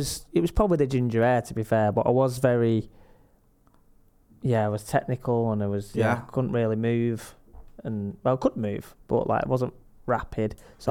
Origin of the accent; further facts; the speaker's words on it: Droylsden, North West England, United Kingdom; And the Tameside Advertiser, because I'm from Drawsden.